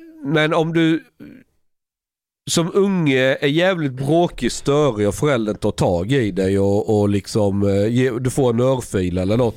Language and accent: Swedish; Osby, Skåne, Sweden; Nej, jag växte upp i Osby.